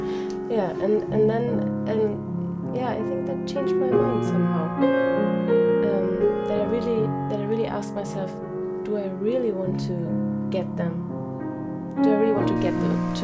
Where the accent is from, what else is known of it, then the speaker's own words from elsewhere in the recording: Berlin, Germany; I'm from Berlin. I'm almost 30. I'm a Christian.